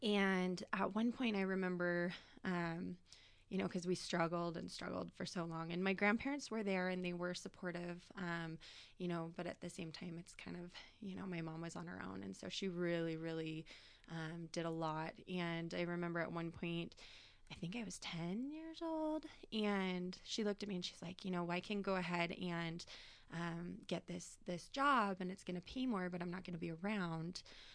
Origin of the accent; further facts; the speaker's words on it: Anchorage, Alaska, United States; I guess just for some background, I was born in Anchorage, Alaska.